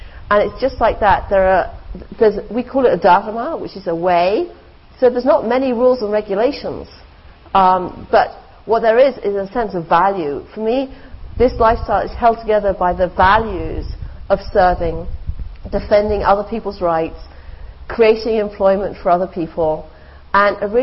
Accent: England, United Kingdom; I am quintessentially English. I was born here. I have very English way of being

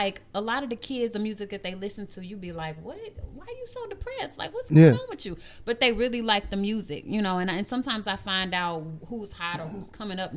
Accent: St. Louis, Missouri, United States; born there; also born or lived in Texas; I was born in St. Louis, and I moved to Texas when I was in the fifth grade, and I moved back.

